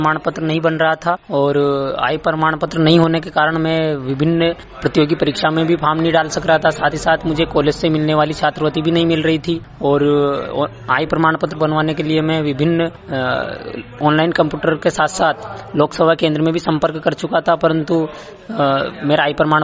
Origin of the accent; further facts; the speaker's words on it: Mohanpura, Madhya Pradesh, India; मैं ग्राम मोहनपुरा तहसील खिलचीपुर जिला राजगढ़ का निवासी हूं।